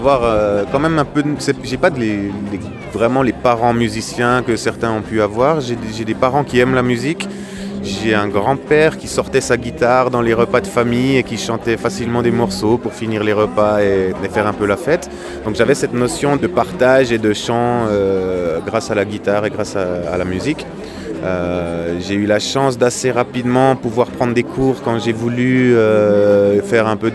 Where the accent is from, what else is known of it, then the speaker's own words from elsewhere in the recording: Le Landeron, Neuchâtel, Switzerland; j'ai grandi à Neuchâtel dans un village dans la région de Neuchâtel, mais dans le canton.